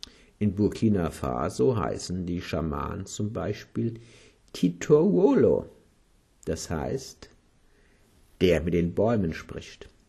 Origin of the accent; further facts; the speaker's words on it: Hesse, Germany; Bei uns in Hessen wurde damals die germanische Göttin